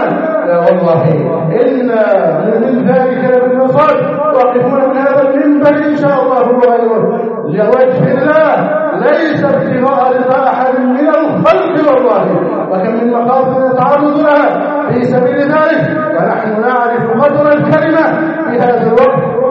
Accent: Egypt; اللهم احفظ بلدنا مصر أمنا أمانا سخاء رخاء

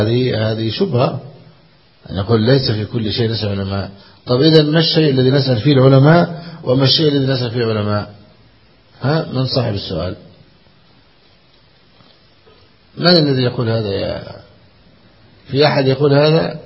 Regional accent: Egypt; الحمد لله الذي عافانا وعافى بلادنا مصر من هذه الفتنة

